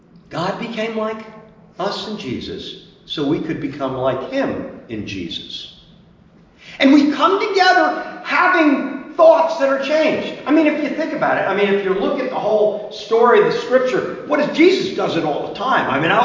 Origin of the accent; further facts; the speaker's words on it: New Jersey, United States; I grew up in Island, New Jersey, okay? We went to the First Presbyterian Church of Island.